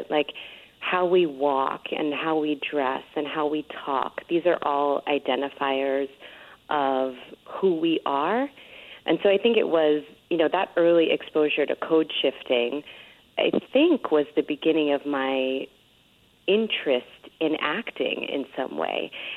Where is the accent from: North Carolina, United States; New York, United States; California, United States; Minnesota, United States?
New York, United States; And where I come from, you know, in the building that I grew up in the Bronx, when the elevator door opens, there's like 20 apartments.